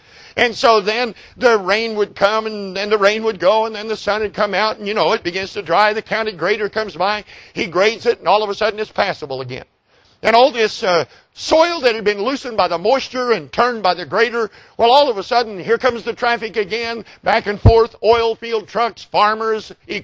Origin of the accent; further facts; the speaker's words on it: Perry, Oklahoma, United States; I'm thinking in my mind right now of the place I was raised outside of Perry, Oklahoma.